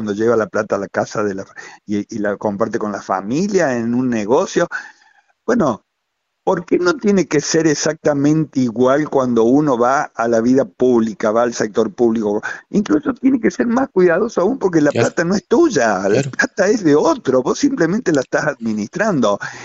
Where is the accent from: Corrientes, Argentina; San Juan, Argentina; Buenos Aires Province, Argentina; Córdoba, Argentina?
Córdoba, Argentina; Santa Rosa de Calamuchita; Mi pueblo natal, vale decir que es mi pueblo natal, ¿no?